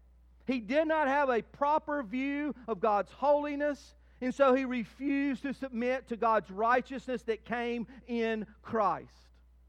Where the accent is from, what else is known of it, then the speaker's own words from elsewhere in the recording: Southern United States, United States; I grew up in the Bible Belt, where there's churches everywhere and Bibles everywhere